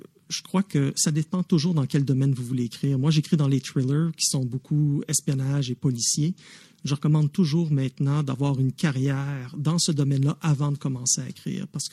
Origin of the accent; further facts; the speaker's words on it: Montreal, Quebec, Canada; born there; now in Ottawa, Canada; Je suis né à Montréal, mais j'habite maintenant à Ottawa.